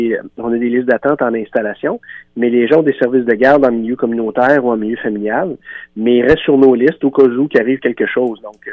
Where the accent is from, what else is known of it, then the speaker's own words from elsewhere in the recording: Quebec, Canada; chez nous, au Témiscouata, quand on aura maximisé nos RSG en communauté